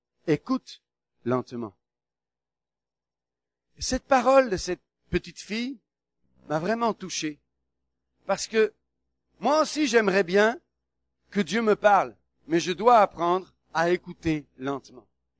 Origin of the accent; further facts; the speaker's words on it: Morocco; born there; Au Maroc, mon pays natal, quand quelqu'un se dépêche, on lui dit, pourquoi t'es si pressé?